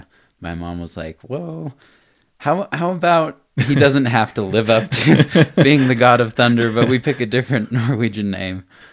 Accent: Salt Lake City, Utah, United States; growing up in Salt Lake, it really is this, you know, city bumped up right against the mountains.

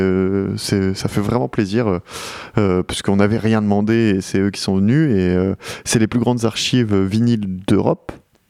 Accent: Belgium; c'est peut-être parce qu'on est belge

